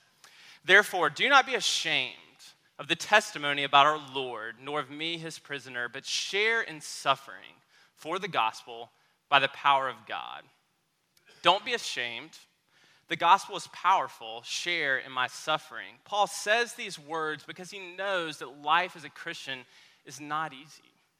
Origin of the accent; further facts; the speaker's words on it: Memphis, Tennessee, United States; Those of you who know me know that I grew up in Memphis, that key battleground state in the civil rights struggle.